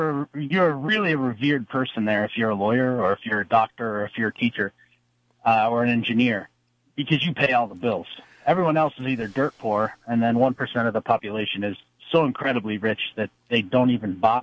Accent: Buffalo, New York, United States; and I grew up in New York in a very liberal area of Buffalo.

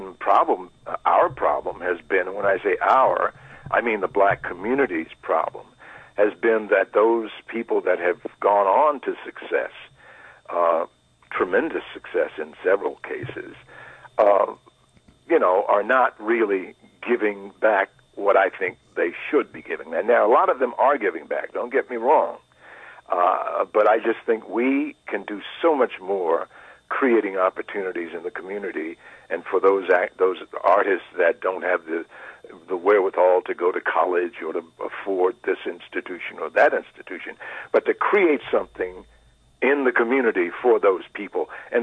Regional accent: Washington, District of Columbia, United States; But no, I'm from Washington, D.C. proudly.

